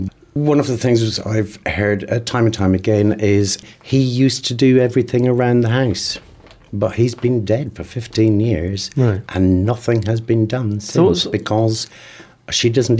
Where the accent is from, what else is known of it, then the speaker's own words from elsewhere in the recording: Ireland; I come from Ireland. Extended families still is the system that operates in Ireland.